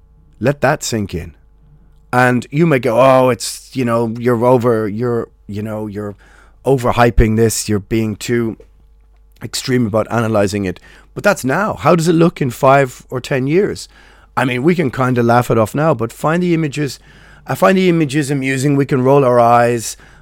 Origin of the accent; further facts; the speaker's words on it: Ireland; I don't know. I'm Irish. You know this.